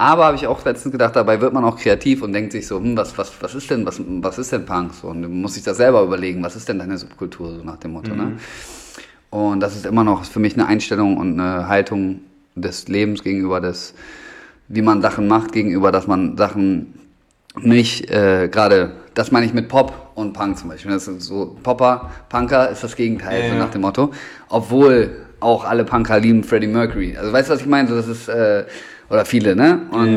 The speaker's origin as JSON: {"language": "German", "region": "Bremen", "country": "Germany", "tie": "born or raised there", "said": "da bin ich groß geworden im Endeffekt."}